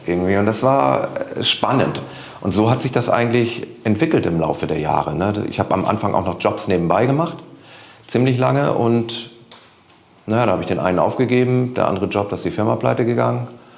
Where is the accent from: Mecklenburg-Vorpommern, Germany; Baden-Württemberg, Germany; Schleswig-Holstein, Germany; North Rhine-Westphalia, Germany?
Schleswig-Holstein, Germany; Rendsburg; Ich komme ja aus Rendsburg hier im hohen Norden